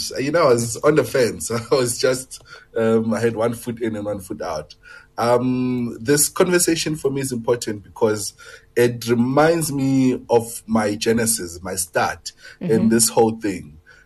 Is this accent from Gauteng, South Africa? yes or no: yes; Alexandra, Gauteng, South Africa; I was born and bred in Alex.